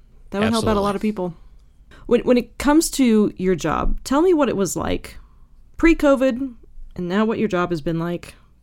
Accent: the South, United States; growing up in the South, you meet some people who are like, no, just, you know, eat some honey.

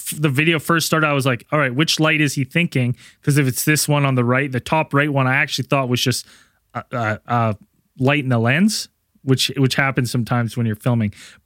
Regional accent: Canada; Listen, have we not established that I'm Canadian?

